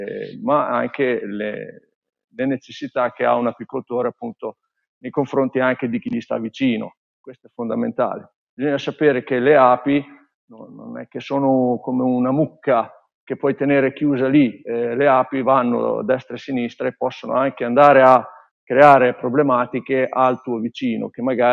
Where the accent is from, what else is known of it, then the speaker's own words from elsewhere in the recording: Emilia-Romagna, Italy; io sono romagnolo, siamo nel cuore della Romagna, siamo tra Cesena e Rimini, in un piccolo comune che si chiama Longiano. Io sono dal mio capannone.